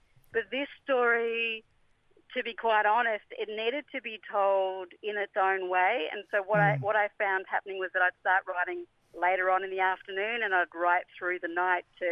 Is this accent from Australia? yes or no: yes; Geraldton, Western Australia, Australia; I'm descended from the Bunwarang Bunurong mob. That's all coastal Melbourne area. Yes. But I grew up on absolutely gorgeous Yamatji country, Geraldton